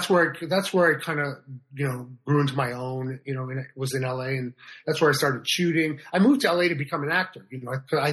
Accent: Montreal, Quebec, Canada; now in United States; Born and raised in Montreal.

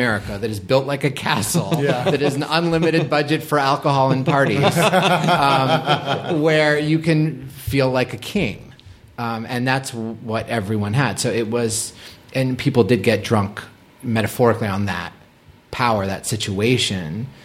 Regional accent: Boston, Massachusetts, United States

